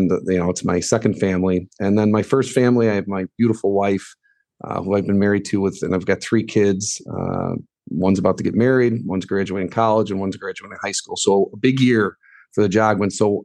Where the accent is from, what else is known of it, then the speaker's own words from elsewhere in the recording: Tinley Park, Illinois, United States; So I grew up in Tinley Park, Illinois, so South Side. My dad was a police officer in Tinley Park.